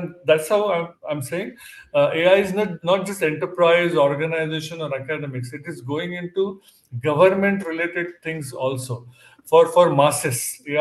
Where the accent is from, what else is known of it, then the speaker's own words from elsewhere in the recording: India; So as I said, I'm from India, and we have large population.